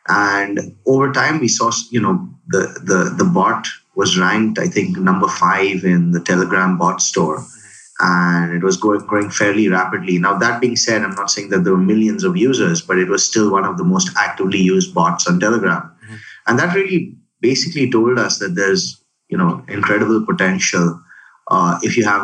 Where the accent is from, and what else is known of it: India; born or raised there; now in Singapore